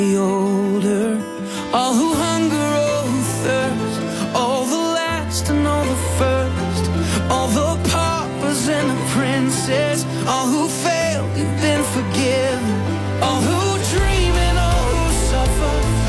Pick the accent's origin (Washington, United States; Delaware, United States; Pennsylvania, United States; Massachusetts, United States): Delaware, United States; Houston; I'm from Houston, Delaware.